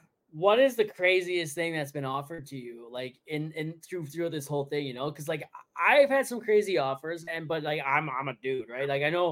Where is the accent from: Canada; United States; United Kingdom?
Canada; Toronto, Ontario; I'm from Toronto and I love that shit, right? I learned how to drive in that kind of traffic, and fucking I learned how to drive on the 401, right?